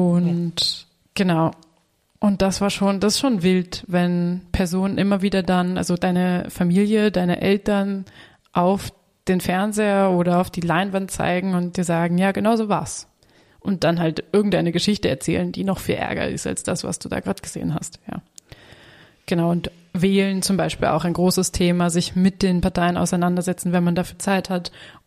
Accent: Berlin, Germany; now in Vienna, Austria; Aus Berlin. Und lustigerweise habe ich, als ich nach Wien gezogen bin, die ersten zwei Wochen habe ich kaum geredet, weil es mir so peinlich war, weil ich gehört habe, dass ich ganz anders klinge als alle anderen.

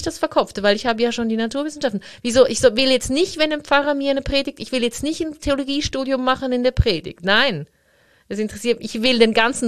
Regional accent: Zurich, Switzerland; so als Katholikin, ich bin ja in der Stadt Zürich aufgewachsen und Zürich ist ja halt protestantisch.

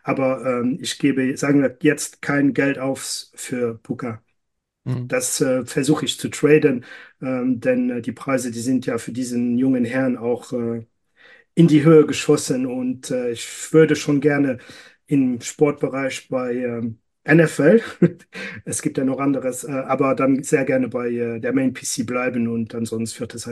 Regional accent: Luxembourg; Ja, Basket und Fußball ist bei uns in Luxemburg sehr, sehr, sehr beliebt.

